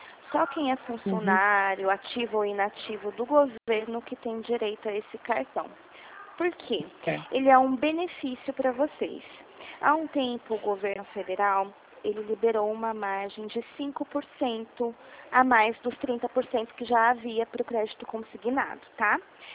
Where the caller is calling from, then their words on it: Dracena, São Paulo, Brazil; eu sou aqui de Dracena, do Santander, aqui de Dracena.